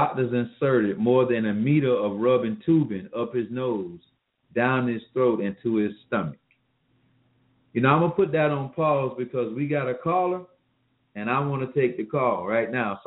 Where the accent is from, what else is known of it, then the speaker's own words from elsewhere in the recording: Columbia, South Carolina, United States; I do have a relationship with that city. That is my hometown, born and raised. Proud of it.